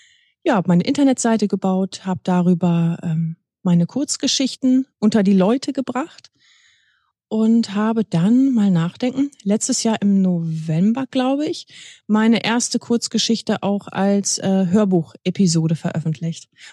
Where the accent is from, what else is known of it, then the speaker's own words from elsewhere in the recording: Lower Saxony, Germany; Ich komme aus der Nähe von Hildesheim und schreibe seit circa 2 Jahren ganz intensiv.